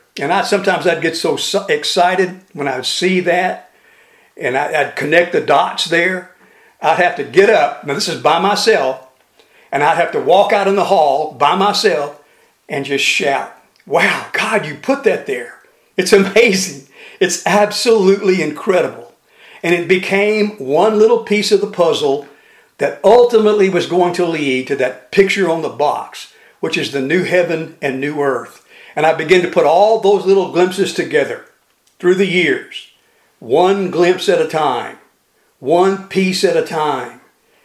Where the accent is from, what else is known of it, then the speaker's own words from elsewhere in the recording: Baytown, Texas, United States; I was raised in Baytown, Texas, and I was raised in what we call the projects, the old part of the town called Pilly. And I mean extremely poor neighborhood.